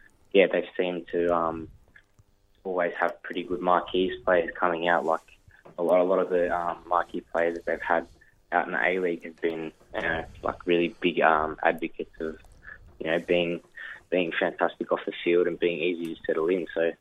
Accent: Melbourne, Victoria, Australia; my friends and family that I'm originally from Melbourne as well.

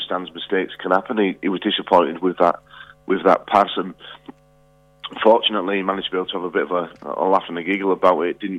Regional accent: England, United Kingdom; now in Sydney, Australia; But I think it was important for me as an Englishman to come and live in the territory that we're coaching and playing

